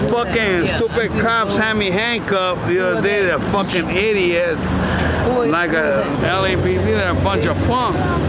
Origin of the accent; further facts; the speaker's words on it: Los Angeles, California, United States; We're from South Central. Fuck that. You're in the west side.